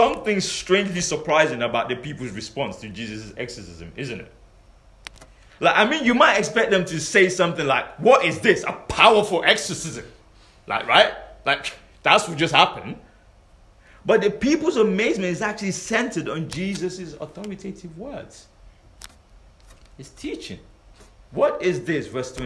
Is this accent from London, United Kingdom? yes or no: yes; London, United Kingdom; growing up in West London was interesting, because when I was in secondary school, having supply teachers was like having a day off while at school.